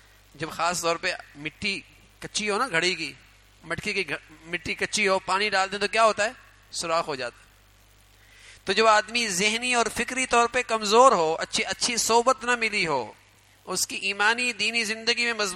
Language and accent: Urdu; Pakistan; کی اتنی برائیاں سنائی گئیں کہ ہم بس اوقات اپنی نسبت کرتے ہوئے شرماتے ہیں کہ میں پاکستانی ہوں